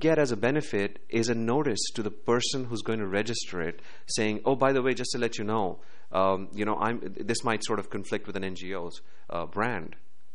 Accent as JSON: {"language": "English", "country": "Pakistan", "said": "I come from Pakistan."}